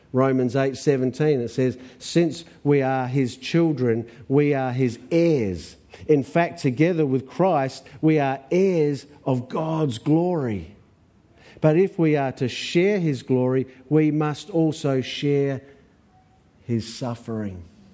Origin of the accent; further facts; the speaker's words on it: Australia; from Australia. That's what I'll be saying.